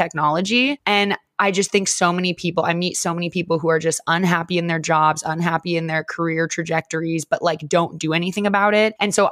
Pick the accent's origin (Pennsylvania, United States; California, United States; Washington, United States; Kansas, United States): Washington, United States; Seattle; moved away as an adult; So I mean, long story short, I grew up in Seattle. I moved to Los Angeles for college and I went to film school.